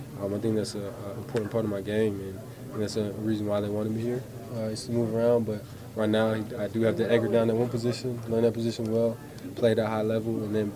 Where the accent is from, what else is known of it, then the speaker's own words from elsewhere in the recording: New Jersey, United States; I grew up in New Jersey, so there's definitely a lot of Steelers fans there.